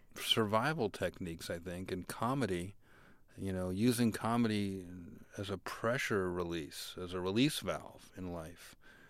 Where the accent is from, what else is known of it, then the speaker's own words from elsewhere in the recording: Newark, New Jersey, United States; I grew up in New Jersey, in Newark, New Jersey, and I was kind of a scrawny kid, and my dad owned a catering hall